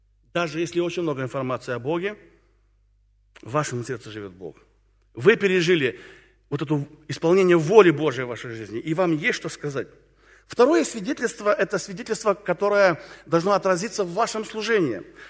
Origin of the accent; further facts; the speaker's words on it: Tomsk, Tomsk Oblast, Russia; Я там тоже был не раз, потому что я из Сибири, из Томска.